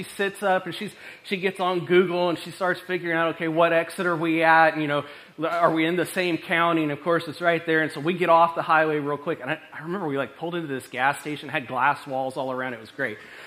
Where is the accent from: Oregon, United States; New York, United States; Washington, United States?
Washington, United States; And I'm from Washington. I don't understand, you know, like mesocyclones and all the things.